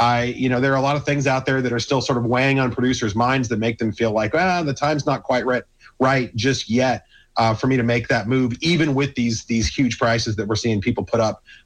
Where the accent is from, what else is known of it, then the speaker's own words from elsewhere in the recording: Arizona, United States; from my home state of Arizona all the way across to Texas